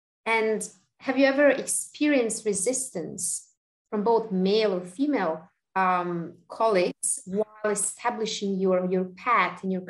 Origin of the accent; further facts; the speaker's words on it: Serbia; I come from Serbia, and I know that in my country